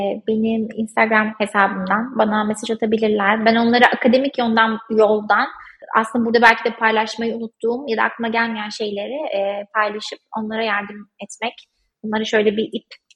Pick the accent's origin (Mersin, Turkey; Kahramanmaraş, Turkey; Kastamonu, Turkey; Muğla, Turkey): Mersin, Turkey; Böyle ben Mersin'de büyüdüm.